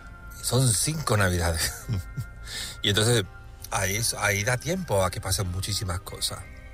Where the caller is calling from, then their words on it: Seville, Andalusia, Spain; de Sevilla. Un saludo a todos.